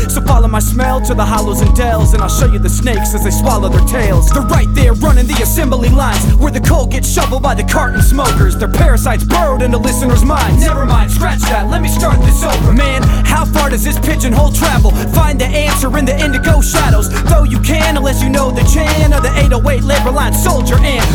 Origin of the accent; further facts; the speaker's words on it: Kansas City, Missouri, United States; I was born and raised in Kansas City.